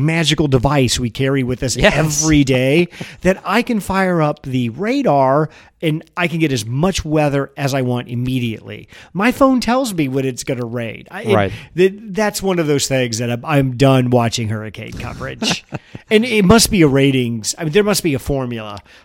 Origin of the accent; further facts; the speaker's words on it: Midwest, United States; But being a Midwesterner, we are fascinated with weather and coverage.